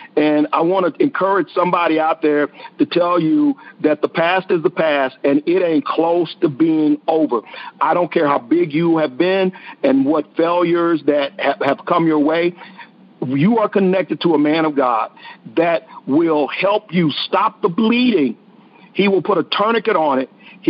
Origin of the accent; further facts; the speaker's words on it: Texas, United States; accent: Texas drawl; I'm from Texas, and we have this Texas draw.